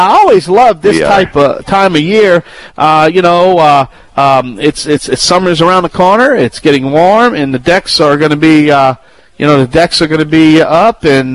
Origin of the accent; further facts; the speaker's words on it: Louisiana, United States; accent: Cajun; … been on the air for over 15 years.